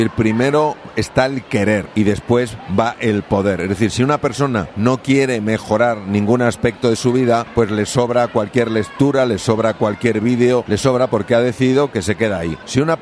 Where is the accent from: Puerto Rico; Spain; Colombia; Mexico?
Spain; Bueno, soy español.